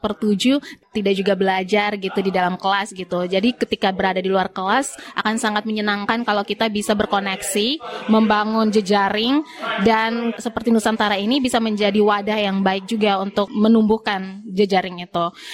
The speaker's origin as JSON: {"language": "Indonesian", "town": "Kupang", "region": "East Nusa Tenggara", "country": "Indonesia", "tie": "born or raised there", "said": "Saya dari Nusa Tenggara Timur, tapi lahir besarnya di Kupang."}